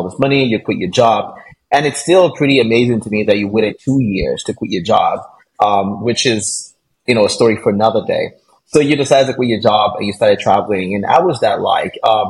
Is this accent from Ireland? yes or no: no; Nigeria; also born or lived in Lagos; Nigeria. That's where I'm from. I was born in Lagos, Nigeria, but grew up in a small little town about 3 hours from Lagos.